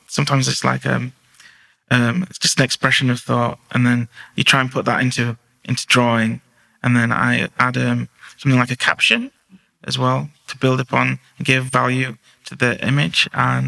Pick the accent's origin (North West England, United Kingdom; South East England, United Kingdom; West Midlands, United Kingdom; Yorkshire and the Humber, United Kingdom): Yorkshire and the Humber, United Kingdom; Huddersfield; I was born in Huddersfield. I've lived in Huddersfield all my life.